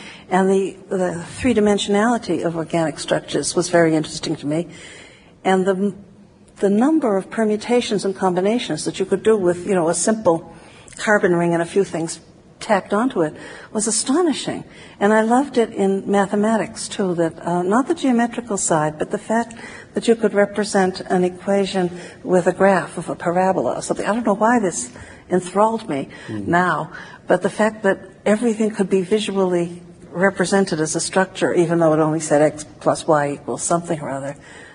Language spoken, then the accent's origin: English; Boston, Massachusetts, United States; I was lucky in growing up in Boston. I began going to Harvard when I was 15 for poetry readings, and I got to feel very proprietary about the place